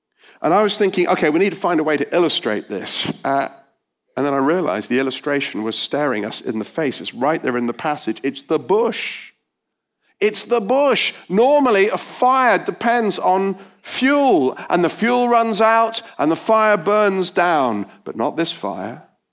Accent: Bristol, South West England, United Kingdom; well, I'm from Bristol, I'm married to Claire, I'm the pastor of a church, I like fishing.

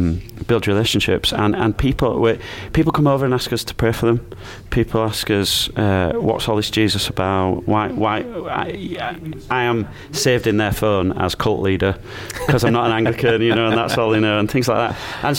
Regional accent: Yorkshire and the Humber, United Kingdom; I'm a Yorkshireman.

